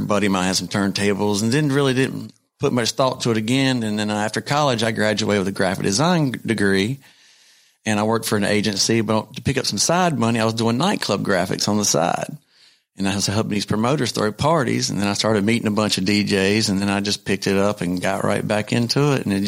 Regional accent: North Carolina, United States; I'm from North Carolina, so it had to be

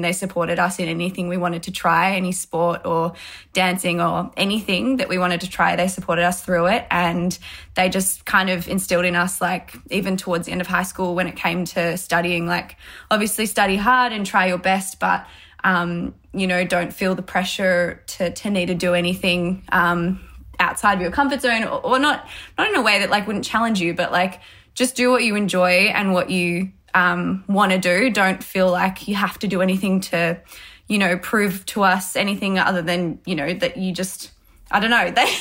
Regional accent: Melbourne, Victoria, Australia; I grew up here in Melbourne and I went to two public schools, both primary school and high school were both public schools. Didn't move around much. I lived in my family house for about 18 years of my life.

